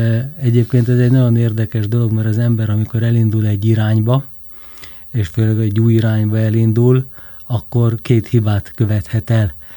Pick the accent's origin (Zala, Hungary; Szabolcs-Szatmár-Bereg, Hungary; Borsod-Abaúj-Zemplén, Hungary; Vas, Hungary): Vas, Hungary; mert én Szombathely mellett nőttem föl